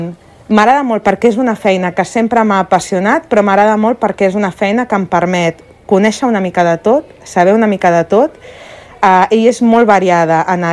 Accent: Granollers, Catalonia, Spain; I jo sóc de Granollers i vaig començar a la ràdio de Granollers.

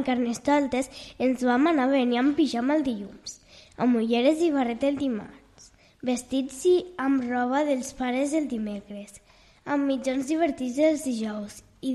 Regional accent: Móra la Nova, Catalonia, Spain; tinc 8 anys. Sóc de Móra la Nova.

